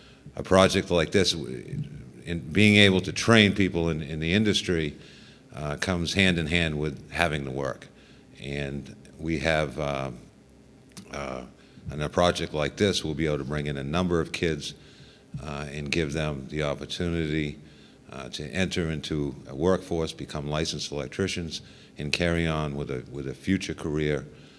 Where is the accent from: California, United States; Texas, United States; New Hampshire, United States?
New Hampshire, United States; Rochester; I'm from Rochester, also a lifelong resident of the state of New Hampshire.